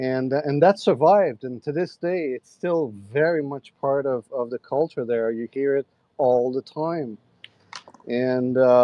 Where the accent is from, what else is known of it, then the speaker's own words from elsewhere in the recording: Quebec, Canada; I'm from Quebec, and late Gen X generation, was born in 77. And so we're French, we're Catholic